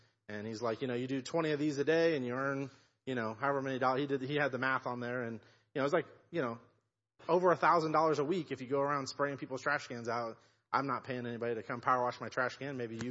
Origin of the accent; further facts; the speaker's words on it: Missouri, United States; they left my hometown in North Missouri and moved down to Kansas City area.